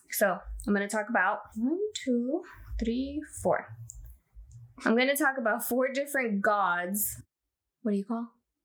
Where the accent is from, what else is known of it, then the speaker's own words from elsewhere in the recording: Fort Lauderdale, Florida, United States; I grew up in Fort Lauderdale, not Miami.